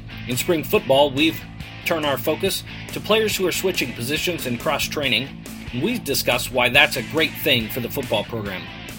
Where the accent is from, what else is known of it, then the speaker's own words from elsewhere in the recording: Northeast, United States; So, but when you say East Coast, you're not talking about where we grew up in the Northeast.